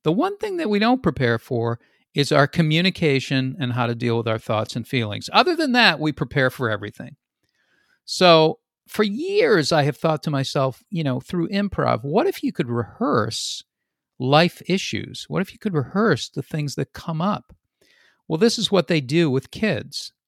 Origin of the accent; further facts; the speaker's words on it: Boston, Massachusetts, United States; It's in Boston. I come from Boston. Where was this when I was growing up?